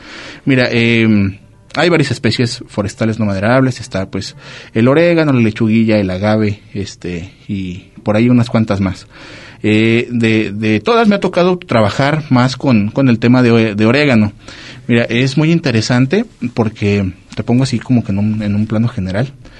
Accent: Colotlán, Jalisco, Mexico; no soy originario de Colotlán, de nacimiento, pero sí de corazón, ¿sí? Aquí me crié, aquí he crecido

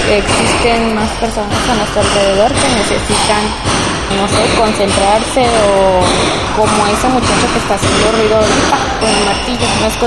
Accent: Tlaltenango, Zacatecas, Mexico; De Tlaltenango.

